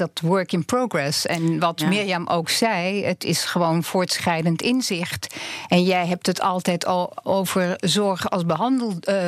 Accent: France; Nou ja, ik kom zelf uit Frankrijk. Ik heb in Parijs gewerkt en gewoond.

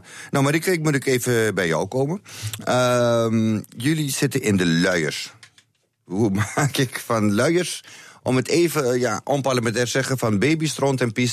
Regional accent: Almere, Flevoland, Netherlands; Nee, kijk, als Almeerder probeer ik niet te verdedigen

